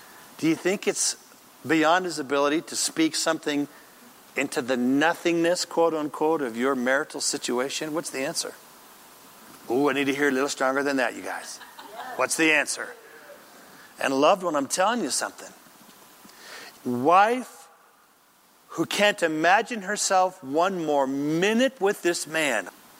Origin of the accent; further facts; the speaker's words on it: Anderson, California, United States; I was raised in Anderson, California, and we would drive past pasture after pasture after pasture.